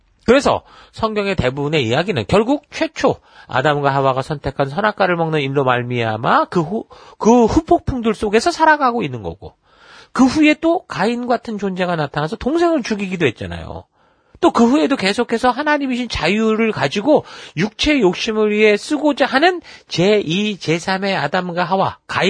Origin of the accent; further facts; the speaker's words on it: Munsan, Gyeonggi Province, South Korea; born there; 저는 그 경기도 문산이 그에서 태어났는데 그 38선에서 그 멀지 않아요. 조금만 더 올라가고 조금만 더 올라가면은 저는 이북에서 태어날 수도 있었던 사람인 거죠. 저는 여기서 태어난 거죠.